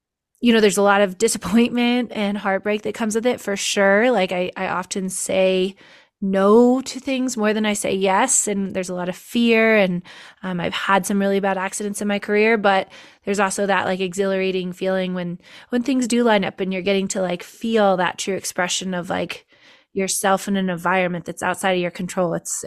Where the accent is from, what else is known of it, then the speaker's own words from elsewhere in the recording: Lake Tahoe, United States; I grew up here in Lake Tahoe.